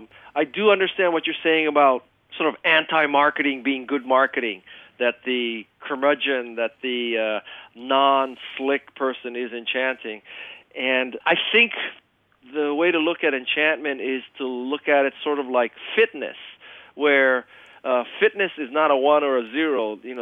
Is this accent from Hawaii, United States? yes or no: yes; Hawaii, United States; I may have an Asian name, but I am, for all intents and purposes, an American. I was raised in Hawaii.